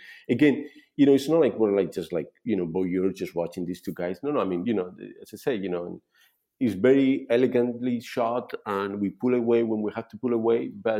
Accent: Spain; I'm from Europe. I'm from Spain.

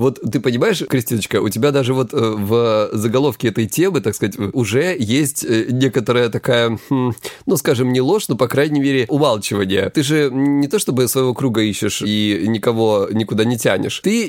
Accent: Krasnodar Krai, Russia; мне 36 лет, я психолог, я мужик, я лысый и я с Кубани.

